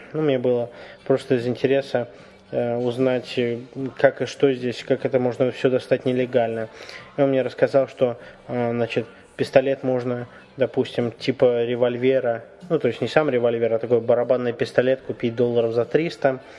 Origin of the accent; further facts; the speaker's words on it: Russia; Ну, мы сказали, мы из России